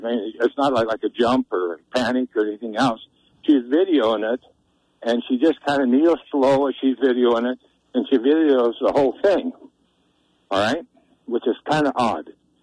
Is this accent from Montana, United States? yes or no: yes; Whitefish, Montana, United States; I'm from Whitefish, in Kalispell area.